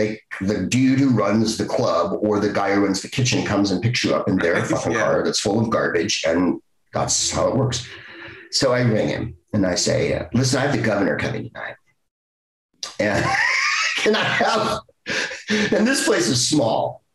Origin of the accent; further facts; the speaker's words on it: San Francisco, California, United States; Obviously, I'm from San Francisco, and Kamala's a big Bay Area person for 1,000 years.